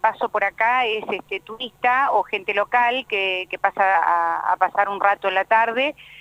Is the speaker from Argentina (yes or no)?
yes; Salta, Argentina; lo que nos identifica, digamos, como salteños o como argentinos